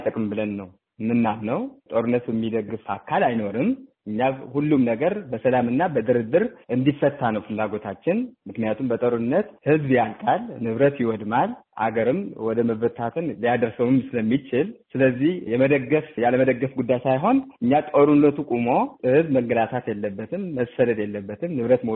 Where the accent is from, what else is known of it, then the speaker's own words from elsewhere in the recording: Tigray, Ethiopia; now in Germany; እኛም እንደ ትግራይ ተወላጅ ኮሚኒቲ አባላት ይሄ የሚደረገው ጦርነት ያሳስበናል፣ እንደ ኢትዮጵያውያንም እንደ ትግራይ።